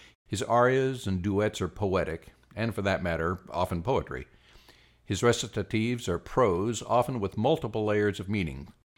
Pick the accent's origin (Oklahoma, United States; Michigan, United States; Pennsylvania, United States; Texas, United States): Oklahoma, United States; also born or lived in Kansas; I grew up in Oklahoma and Kansas